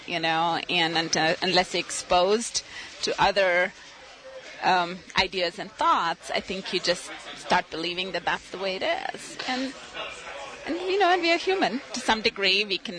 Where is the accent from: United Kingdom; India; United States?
India; Mumbai, Maharashtra; I grew up in Bombay. That's where I went to school. But my ancestral home is in South India, which is from a tiny city called Mangalore in South India. Not to confuse it with Bangalore.